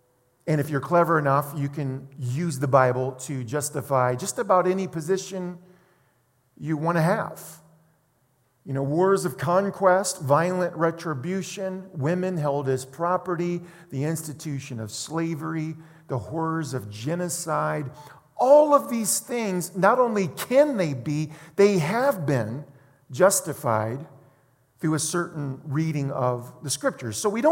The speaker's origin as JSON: {"language": "English", "region": "Louisiana", "country": "United States", "said": "Because I'm from South Louisiana, baby. I got to have my crawfish and crab and shrimp"}